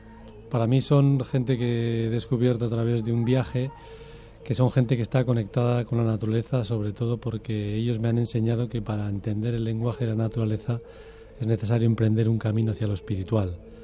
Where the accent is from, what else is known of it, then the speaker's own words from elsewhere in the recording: Puente la Reina, Navarre, Spain; de donde soy yo, de Puente la Reina, Navarra